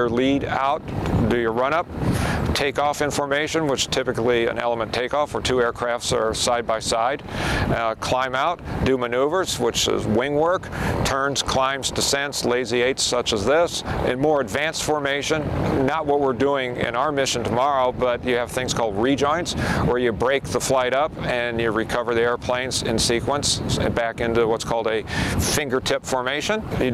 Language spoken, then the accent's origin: English; Phoenix, Arizona, United States; But I'm from Phoenix, Arizona.